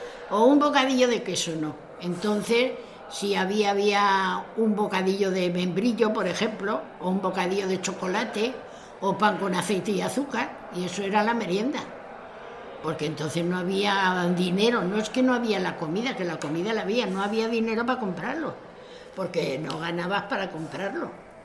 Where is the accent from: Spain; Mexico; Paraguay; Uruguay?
Spain; Madrid, Community of Madrid; Nosotros hemos llegado a Madrid. O sea que somos todos madrileños. Somos 7 hermanos, ¿eh?